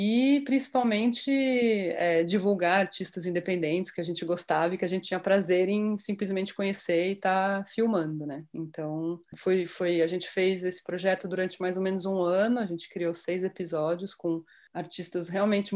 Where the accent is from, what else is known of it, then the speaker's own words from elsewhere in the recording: Campinas, São Paulo, Brazil; born there; E aí nessa época eu já morava em São Paulo, porque eu nasci em Campinas, vocês vão ver que eu vou falar porta.